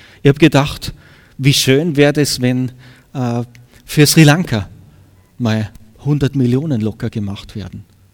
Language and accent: German; Austria; bin ja Österreicher